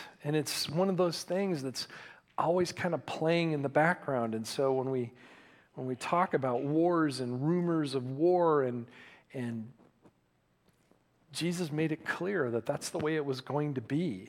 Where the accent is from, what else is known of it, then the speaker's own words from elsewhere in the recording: Michigan, United States; In my hometown in Michigan, there was a local high school that had an annual Christmas concert